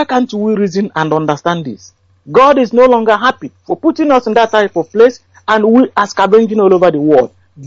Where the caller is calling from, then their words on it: London, United Kingdom; I'm calling from London.